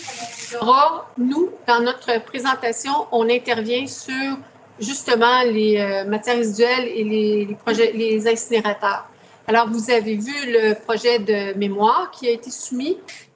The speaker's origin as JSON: {"language": "French", "region": "Quebec", "country": "Canada", "said": "les services qu'on a chez nous, au Témiscamingue."}